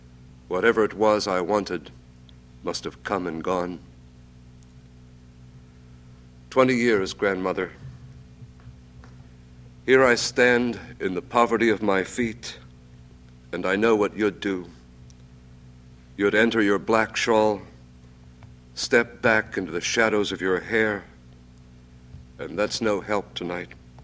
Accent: Pennsylvania, United States; there were a great many things about the house that reminded me of the kind of house in which I grew up in Pennsylvania.

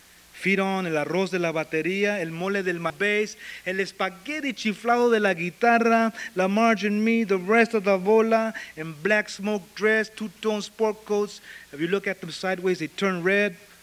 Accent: San Diego, California, United States; Yeah, when I grew up in San Diego, I grew up two blocks from the Rhythm Room. Downtown, 12th Street, Broadway.

